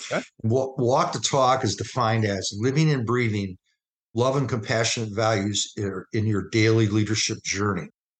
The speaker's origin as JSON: {"language": "English", "town": "Cleveland", "region": "Ohio", "country": "United States", "tie": "born or raised there", "said": "as a high school biology teacher and football and track coach in Cleveland, Ohio, and my hometown."}